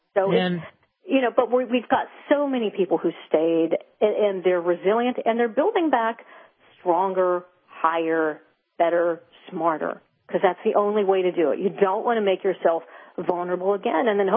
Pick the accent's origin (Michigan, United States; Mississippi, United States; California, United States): Mississippi, United States; I just wanted with all my heart to be in Mississippi, to be in my hometown, to know if my brother and his wife and their four children were okay.